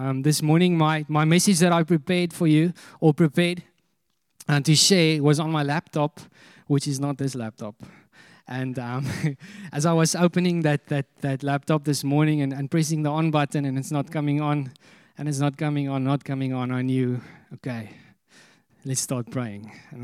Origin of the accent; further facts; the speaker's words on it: Hermanus, Western Cape, South Africa; So we're from Hermanus. We've been in Shofar Hermanus for about almost 7 years now